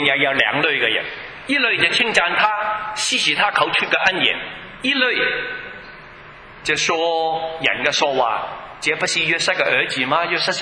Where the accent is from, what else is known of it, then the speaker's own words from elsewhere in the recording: Edmonton, Alberta, Canada; also born or lived in Hong Kong; 好像我出生在香港，我成长是在 Edmonton 那个地方，